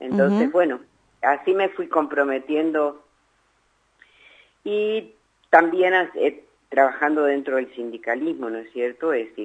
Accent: Argentina; en nuestra historia como pueblo argentino

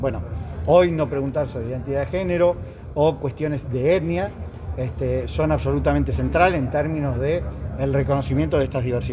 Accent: Argentina

